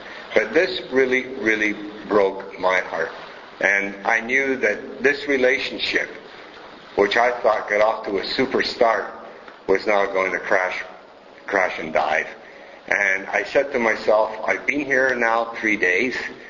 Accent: Montreal, Quebec, Canada; where are you from? And I'll go, Montreal.

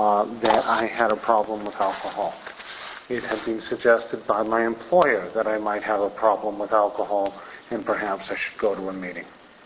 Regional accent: Châteauguay, Quebec, Canada; I certainly wasn't going to do it in the town I grew up in Châteauguay.

